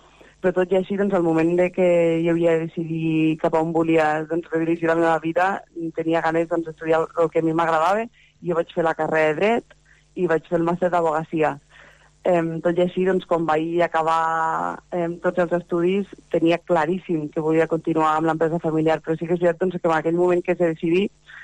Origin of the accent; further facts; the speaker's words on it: Agramunt, Catalonia, Spain; el ser de Gramunt de tota la vida